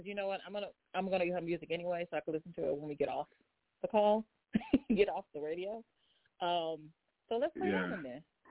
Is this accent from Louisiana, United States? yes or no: no; Chicago, Illinois, United States; Like I like I'm from Chicago, so like I like the snow